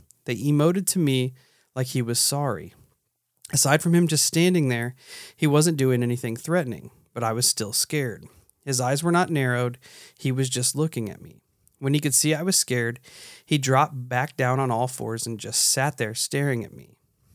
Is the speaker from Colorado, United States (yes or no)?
no; St. Charles, Missouri, United States; I'm from St. Charles, Missouri, about 30 minutes west of St. Louis, and I still live in the general area. My family owned 30 acres there when I was growing up.